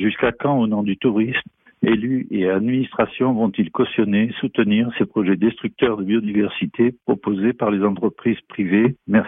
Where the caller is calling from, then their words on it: Occitanie, France; en Ariège.